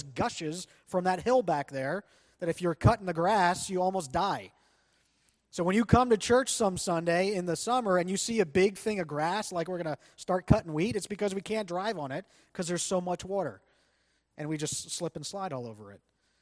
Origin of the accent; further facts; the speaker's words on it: Pennsylvania, United States; we still live in farm country. There's lots of fields around here. I grew up in Lancaster County.